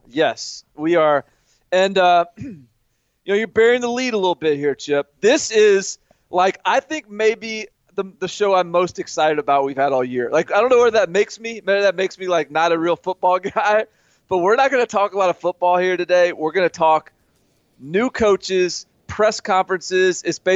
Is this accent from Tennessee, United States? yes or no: yes; Nashville, Tennessee, United States; Those guys, you know, I'm from Nashville.